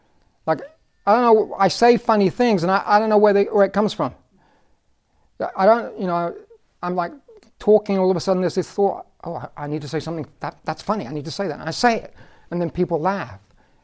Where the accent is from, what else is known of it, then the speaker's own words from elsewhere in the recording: England, United Kingdom; I am from England. Raise your hand if you detected an accent.